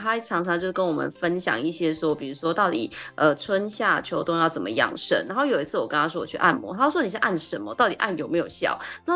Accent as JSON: {"language": "Chinese", "region": "Taichung", "country": "Taiwan", "said": "就你知道我是台中人嘛"}